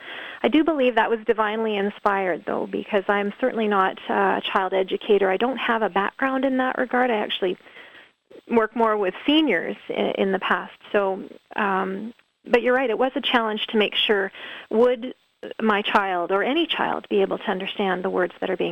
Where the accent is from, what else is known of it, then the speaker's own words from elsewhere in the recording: Vernon, British Columbia, Canada; back in the 1980s, my family and I grew up in Vernon, British Columbia, and we lived on the shores of Okanagan Lake.